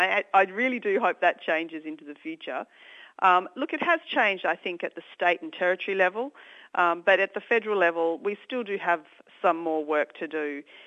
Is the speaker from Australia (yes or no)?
yes; Tasmania, Australia; in representing my home state here in Tasmania as well